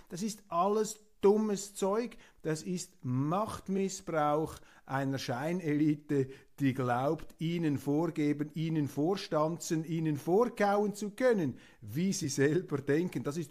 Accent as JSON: {"language": "German", "country": "Switzerland", "said": "Nach meinen Informationen, bescheiden als Schweizer, wenn ich das da zusammenzähle"}